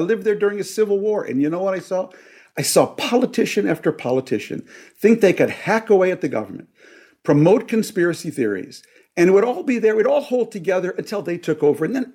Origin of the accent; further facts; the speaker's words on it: Minneapolis, Minnesota, United States; we all watched George Floyd killed by police in my hometown of Minneapolis.